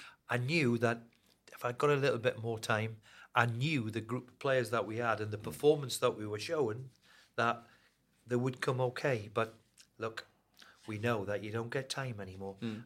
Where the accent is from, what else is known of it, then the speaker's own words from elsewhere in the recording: Newcastle, North East England, United Kingdom; I'm from there, you know, and I'm a Geordie at the end of the day, and I'm pleased.